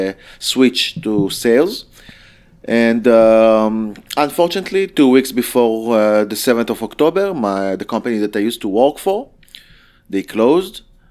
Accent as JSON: {"language": "English", "town": "Rishon LeZion", "region": "Central District", "country": "Israel", "tie": "born there", "second_language": "English", "lives_now": "Tel Aviv, Israel", "said": "I'm 38 years old. I live in Tel Aviv for the last 20 years. I was born in Rishon LeZion, so it's quite close to each other."}